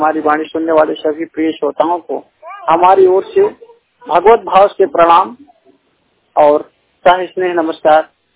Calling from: Jamo, Uttar Pradesh, India; मुझे जामो ब्लॉक से मैं बात कर रहा हूँ

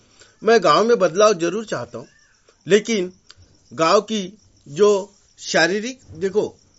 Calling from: Utekata, Madhya Pradesh, India; मैं ग्राम पंचायत उटेकाटा से

